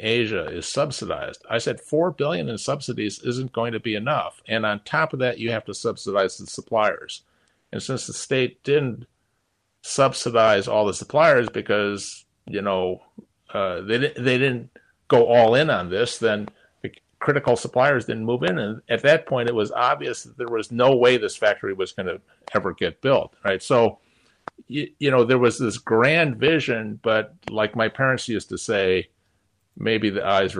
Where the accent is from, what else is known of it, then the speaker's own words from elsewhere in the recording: Milwaukee, Wisconsin, United States; when I was a kid growing up in Milwaukee in southeastern Wisconsin